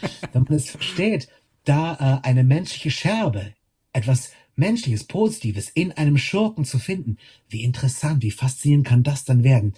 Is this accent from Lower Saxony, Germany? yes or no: yes; Lüneburg, Lower Saxony, Germany; Aber ich kehre natürlich immer wieder gerne zurück in die Salz- und Hansestadt Lüneburg, meine Heimat.